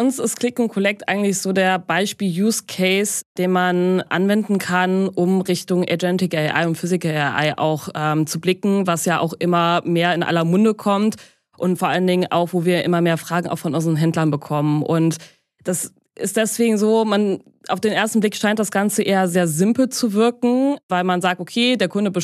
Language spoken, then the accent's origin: German; North Rhine-Westphalia, Germany; Ich komme gar nicht so weit her, ich komme aus dem Rheinland, das ist richtig, und arbeite in Bonn.